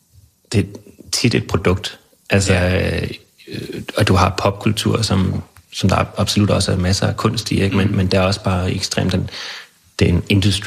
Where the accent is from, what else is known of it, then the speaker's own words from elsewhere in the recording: Region of Southern Denmark, Denmark; jeg kan huske at gå i, lytte på barometeret og bo hjemme på Als i Sønderjylland.